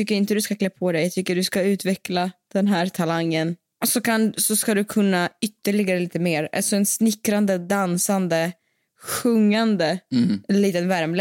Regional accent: Siberia, Russia; now in Sweden; det faktum att jag är från Sibirien. Det här är liksom, det ligger i mitt blod och natur att klara mig vid extremväder.

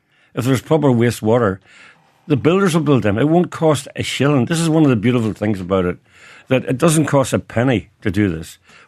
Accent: Antrim, Northern Ireland, United Kingdom; now in Ireland; I'm from Antrim. So the three of us are immigrants from the north of Ireland. But we love the place. We were brought up there. We were bred there. I still support the teams there.

